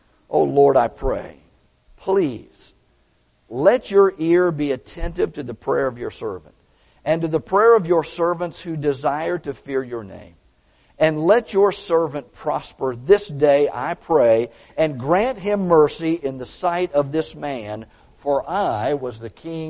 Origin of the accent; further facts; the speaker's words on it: Tampa, Florida, United States; I can remember growing up in Tampa